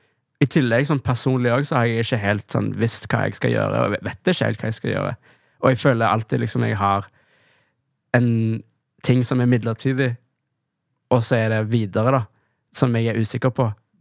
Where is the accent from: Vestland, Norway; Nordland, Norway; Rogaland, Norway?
Rogaland, Norway; Stavanger; also born or lived in Oslo / Amsterdam; åpenbart så er jeg jo født og oppvokst i Stavanger, og har jo et godt forhold til det.